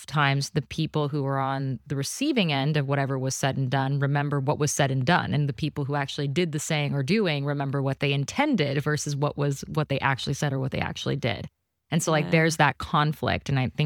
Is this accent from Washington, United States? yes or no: yes; Seattle, Washington, United States; I grew up in West Seattle, but like, you know, just up the hill from the ferry dock.